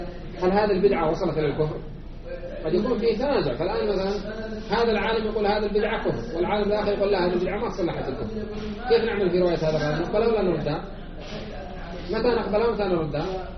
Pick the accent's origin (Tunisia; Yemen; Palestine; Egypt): Yemen; وكما يعني تسمعون أن الموجودين خاصة عندنا في اليمن